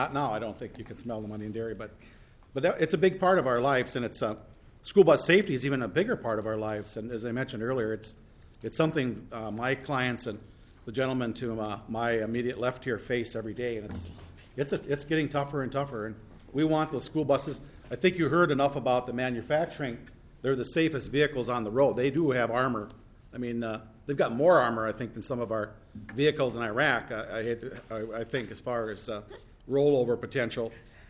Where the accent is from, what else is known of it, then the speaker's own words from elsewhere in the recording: Minnesota, United States; I guess you know it's a big part of being a Minnesotan. And I remember growing up on the farm